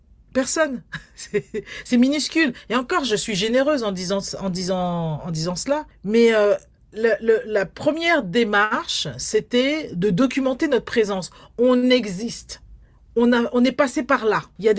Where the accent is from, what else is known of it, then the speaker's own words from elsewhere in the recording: Paris, Île-de-France, France; born there; Moi, en l'occurrence, je suis d'origine guadeloupéenne, je suis née à Paris